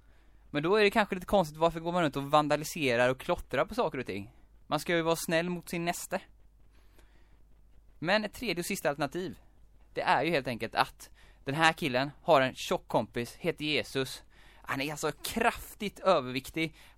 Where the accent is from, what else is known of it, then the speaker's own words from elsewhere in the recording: Gothenburg, Västra Götaland County, Sweden; Speciellt då vid Huxbo-området där jag kommer ifrån.